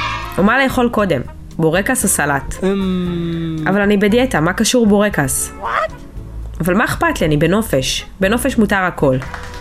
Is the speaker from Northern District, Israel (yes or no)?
no; Mivtahim, Southern District, Israel; אני ממושב מבטחים שבמועצה אזורית אשכול. ואני מפונה מהבית. אני כבר 5 חודשים נמצאת באילת. אני נמצאת באילת עם אמא שלי, בן הזוג שלי אור, אחי דר, אחותי יובל והבת שלה אמא.